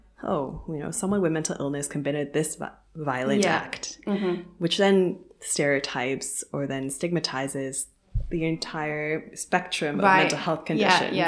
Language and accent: English; Hong Kong; I'm half Chinese, half European, but coming, you know, seeing the Chinese side of my family and also growing up in Hong Kong